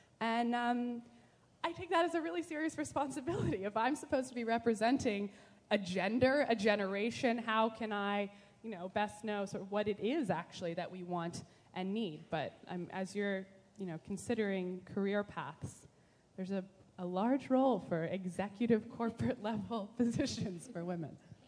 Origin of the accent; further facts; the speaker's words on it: California, United States; And I'm from California, and the first time I went to Sacramento was a very bizarre experience.